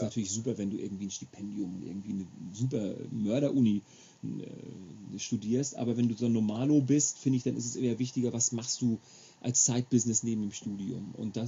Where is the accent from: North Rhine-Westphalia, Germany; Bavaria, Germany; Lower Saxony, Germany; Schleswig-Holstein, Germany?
Schleswig-Holstein, Germany; born there; Nee, ich bin gebürtiger Schleswig-Holsteiner quasi.